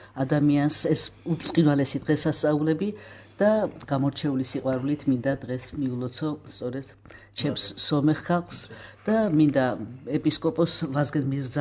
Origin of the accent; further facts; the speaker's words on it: Tbilisi, Georgia; მე თვითონ ავლაბარში გავიზარდე, ჩემი ეზო იყო პატარა სახელმწიფო, შეიძლება ასე ითქვა, სადგან სამი ოჯახი ვცხოვრობდით: ქართველი, სომეხი და აზერბაიჯანელი.